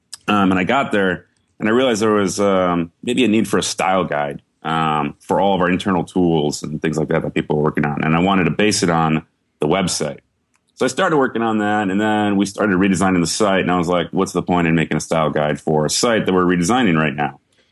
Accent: Wisconsin, United States; moved away as an adult; now in California, United States; Yeah, I'm originally from Wisconsin. I moved out to California when I was 20, back in 2007.

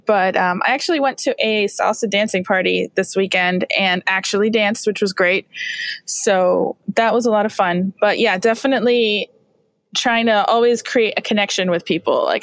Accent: Miami, Florida, United States; And I'm from Miami, Florida. Lived here for a very long time.

